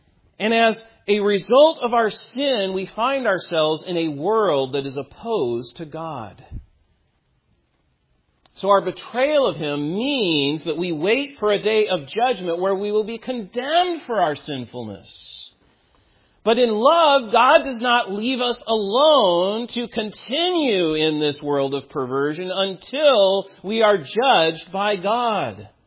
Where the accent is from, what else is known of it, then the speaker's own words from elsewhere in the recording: United States; Now, I, as an American, will pledge allegiance to the flag and to my country.